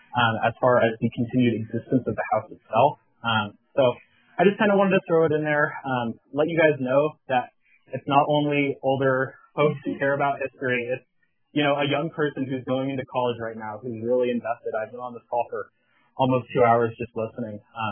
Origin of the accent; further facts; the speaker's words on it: Flagstaff, Arizona, United States; the importance that Rudin's had to me in my time growing up in Flagstaff. You know, we have a lot of treasures in northern Arizona.